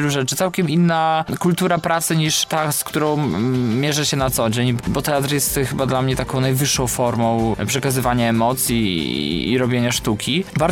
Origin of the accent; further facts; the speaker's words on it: Rzeszów, Subcarpathian Voivodeship, Poland; Wszyscy jesteśmy ekipą z Rzeszowa.